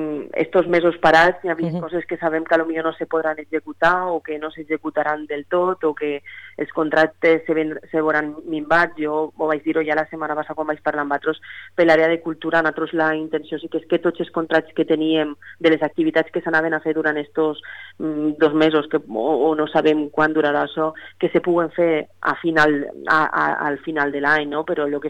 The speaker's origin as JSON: {"language": "Catalan", "town": "Càlig", "region": "Valencian Community", "country": "Spain", "said": "Pues, no sé, en el cas del meu poble, jo soc de Càlig"}